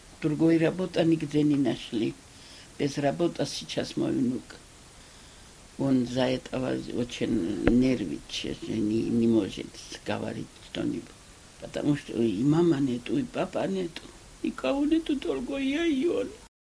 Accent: Georgia; Russian is a second language; И здесь сколько русских, сколько осетин, сколько армяне жили, и мы грузины.

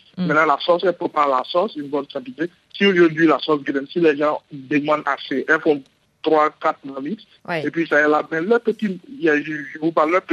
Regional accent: Liberia; Je suis d'origine du Libéria, donc je parle français.

